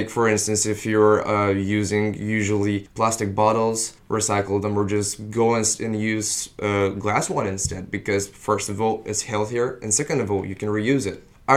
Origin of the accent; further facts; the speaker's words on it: Bulgaria; English is a second language; I come from Bulgaria and there, it's really nice weather. It's really warm.